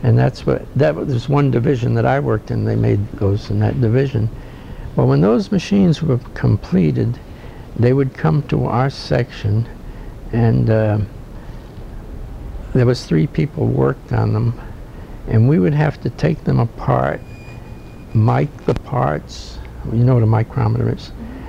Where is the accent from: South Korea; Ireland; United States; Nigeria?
Ireland; Incidentally, on that job there was, I'm Irish, there was a Scotch fellow from Scotland, and there was a Jamaican.